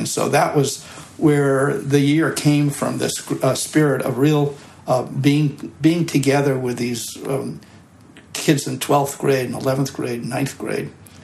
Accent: East Coast, United States; I was from the East Coast. I came in with a suit on

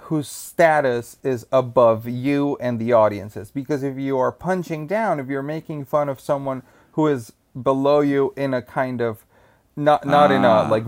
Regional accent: Colombia; English is a second language; moved away as an adult; now in United States; I am an immigrant. You know, I come from Colombia. Okay. I moved to the States 5 years ago, and I have an artist visa.

